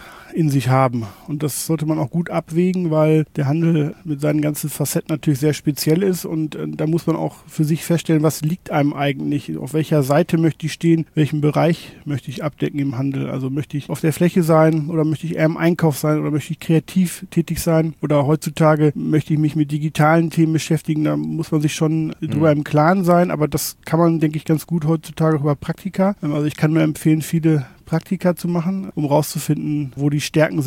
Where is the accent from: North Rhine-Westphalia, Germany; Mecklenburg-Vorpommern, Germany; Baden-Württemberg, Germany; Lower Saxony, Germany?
North Rhine-Westphalia, Germany; Bin aufgewachsen in Nordrhein-Westfalen.